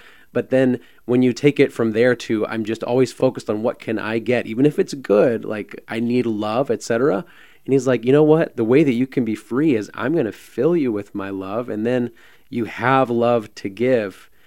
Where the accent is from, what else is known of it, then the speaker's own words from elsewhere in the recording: Texas, United States; accent: Southern drawl; So I grew up in South Texas, as you can tell by my thick Southern drawl today.